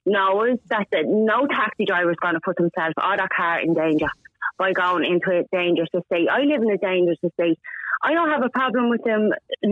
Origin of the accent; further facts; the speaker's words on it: Ballymun, Leinster, Ireland; There's Ballymun, I'm from Ballymun.